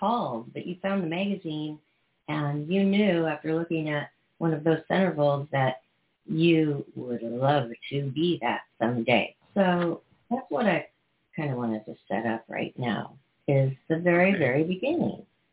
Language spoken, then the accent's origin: English; Seattle, Washington, United States; Well, I'm from Seattle, Washington.